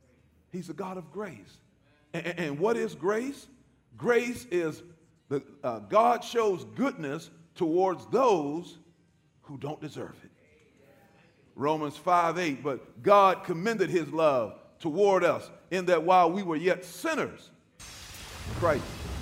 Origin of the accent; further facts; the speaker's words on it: Braddock, Pennsylvania, United States; Lord, I remember growing up in Braddock and all the things that I did apart from you.